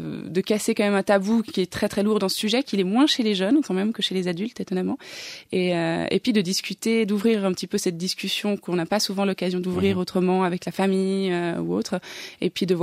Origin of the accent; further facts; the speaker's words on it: Geneva, Switzerland; Oui, c'est ma ville. Je suis originaire de Genève.